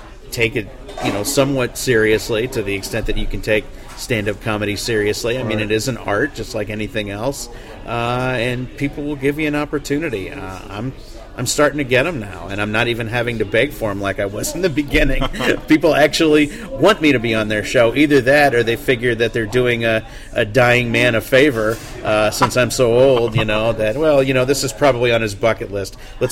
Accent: Jefferson City, Missouri, United States; because I grew up in Jefferson City

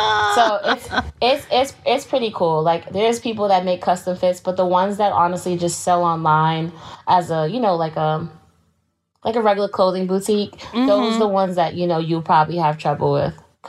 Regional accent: New York City, New York, United States; Like, now that I'm an adult and I don't live in New York, I'm like, dang, I actually had a pretty cool life living there. But it was nice. Always was traveling throughout the boroughs because I'm from Queens.

